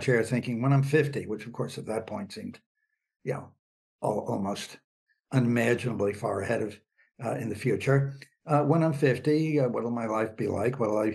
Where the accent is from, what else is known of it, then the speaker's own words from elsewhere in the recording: New York, United States; I grew up in New York basically in a secular Jewish environment.